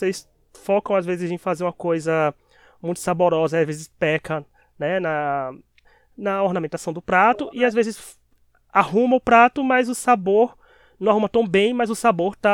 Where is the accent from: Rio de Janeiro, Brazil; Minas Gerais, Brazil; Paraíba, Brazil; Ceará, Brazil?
Paraíba, Brazil; Porque eu sou da Paraíba, então Pernambuco é meu estado vizinho.